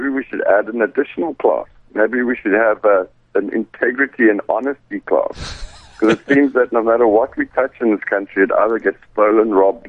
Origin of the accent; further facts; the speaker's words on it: South Africa; I'm a South African